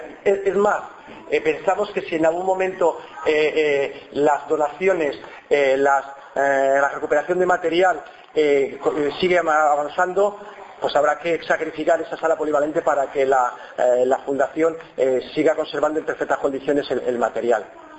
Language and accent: Spanish; Madrid, Community of Madrid, Spain; yo soy el único madrileño ahora mismo.